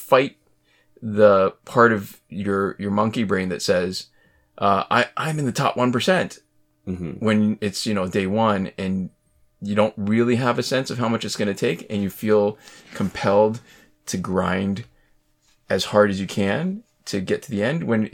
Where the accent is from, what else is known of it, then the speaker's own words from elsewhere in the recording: Canada; because postal codes, we're Canadian.